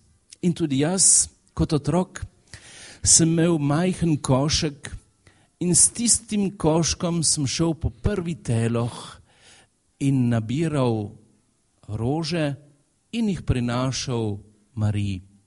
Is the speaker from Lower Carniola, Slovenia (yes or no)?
yes; Zaplez, Lower Carniola, Slovenia; Doma sem iz Zapleza na Dolenjskem